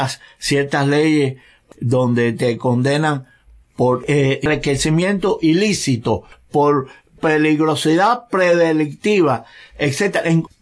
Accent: Cuba

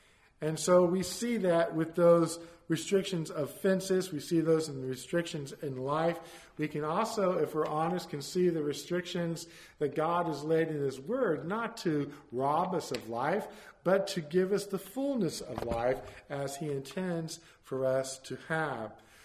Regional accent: Florida, United States; or I grew up in Florida, maybe on a coastline that was not a very safe area to go into

